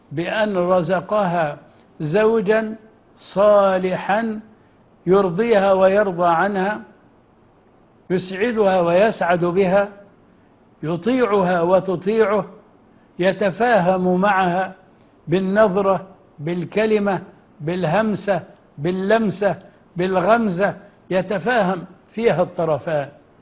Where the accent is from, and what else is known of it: Egypt